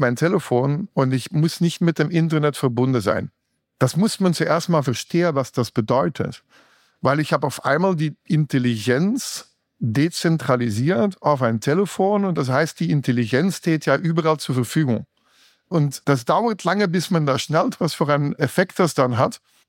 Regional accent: Belgium; German is a second language; now in Germany; Und ich bin so erste Generation Migrant in Deutschland. Ich komme ursprünglich aus Belgien.

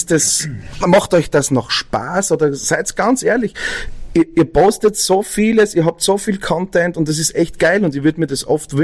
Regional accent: Styria, Austria; born there; now in Zell am See, Austria; ich jetzt in Zell am See als gebürtiger Steirer.

